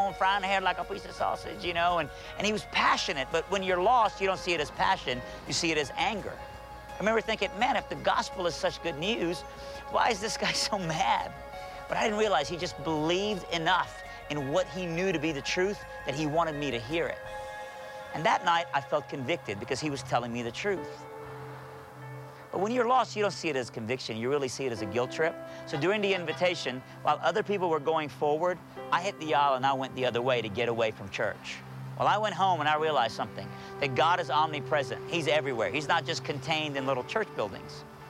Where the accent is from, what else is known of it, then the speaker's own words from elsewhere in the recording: Iran; moved away; I actually grew up not too far from here. I grew up in Iran.